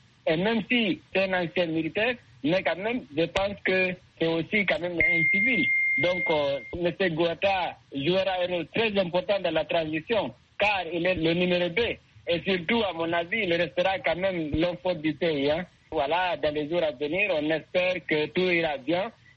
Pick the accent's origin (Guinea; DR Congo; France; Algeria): Guinea; en tant que Guinéen d'origine